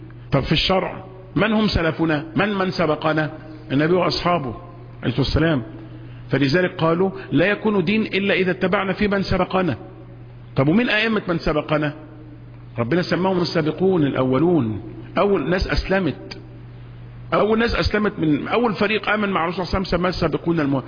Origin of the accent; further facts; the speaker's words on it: Egypt; احنا كلنا مصريين